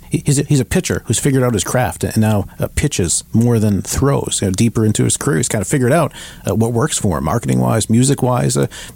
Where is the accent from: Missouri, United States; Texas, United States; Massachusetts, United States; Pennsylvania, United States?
Massachusetts, United States; Boston; I'm from Boston, so Bill Simmons runs The Ringer.